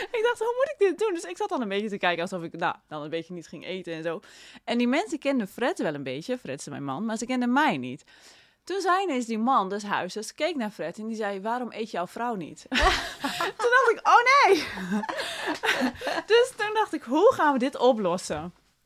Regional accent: Netherlands; wij als Nederlander misschien iets meer daar een evenwicht in kunnen vinden.

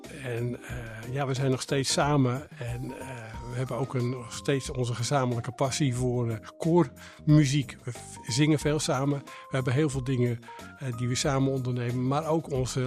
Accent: Hoorn, North Holland, Netherlands; Ja, ik ben geboren in Horen en ik heb hier mijn school gedaan.

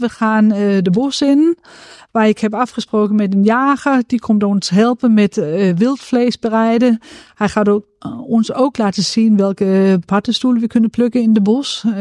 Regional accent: Central Denmark Region, Denmark; Dutch is a second language; in het gebied waar ik ben opgegroeid. En dat is op het platteland, ten noorden van Aarhus.

